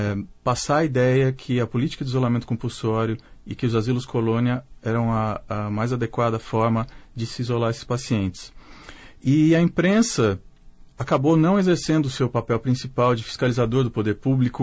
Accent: Mogi das Cruzes, São Paulo, Brazil; now in Campinas, Brazil; E eu sou natural de Mogi das Cruzes, a cidade onde foi construído o primeiro asilo colônia do estado de São Paulo em 1928, que era o asilo colônia Santo Ângelo.

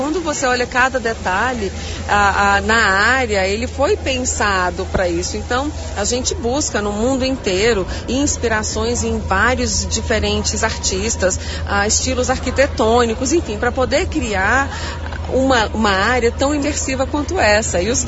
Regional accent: Brazil; e olha que eu sou brasileira igual

